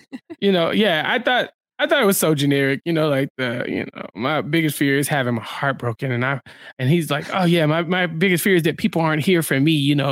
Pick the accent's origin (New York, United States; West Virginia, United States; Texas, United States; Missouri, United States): Texas, United States; I was like, is this as a Texan? Yeah, mm-hmm. But as a Texan, I just don't I don't know if I would bond with somebody like that.